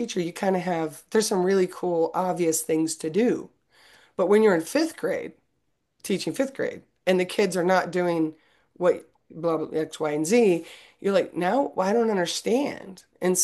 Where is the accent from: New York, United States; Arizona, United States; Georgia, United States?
Arizona, United States; Tucson; I'm from Tucson, Arizona, but I ended up at Florida State University for my undergrad.